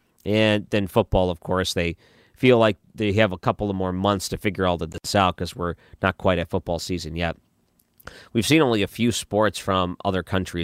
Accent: Detroit, Michigan, United States; Like I said, my main attention was hockey growing up. I grew up in Detroit.

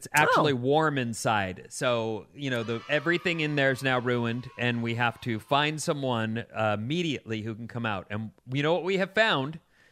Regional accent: California, United States; I'm from here. This is my home. This is where I want to live. I'm a Californian.

